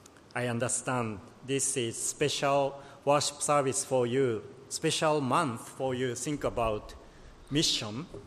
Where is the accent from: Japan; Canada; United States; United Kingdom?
Japan; So today I'm from Japan, so I want to share the situation in Japan.